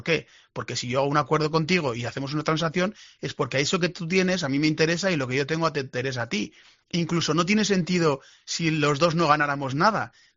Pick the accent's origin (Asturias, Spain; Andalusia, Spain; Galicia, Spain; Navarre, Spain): Navarre, Spain; Azagra; Yo, que sabes que soy de Azagra, en Azagra tenemos vino